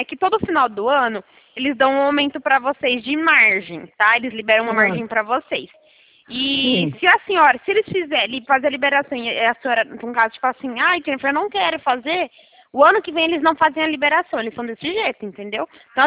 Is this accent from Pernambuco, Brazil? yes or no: no; São Paulo, Brazil; Eu sou de São Paulo.